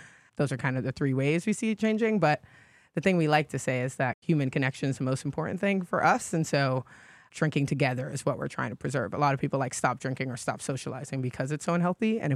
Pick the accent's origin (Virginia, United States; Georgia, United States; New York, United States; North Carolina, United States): New York, United States; New York City; I'm from the Bronx, New York.